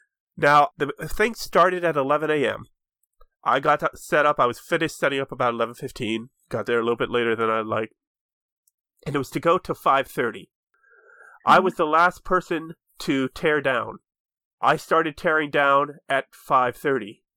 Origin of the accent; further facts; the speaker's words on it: Pittsburgh, Pennsylvania, United States; So we had a lot of people down from Pittsburgh, which I always like because, you know, it's my hometown, so get to catch up with them.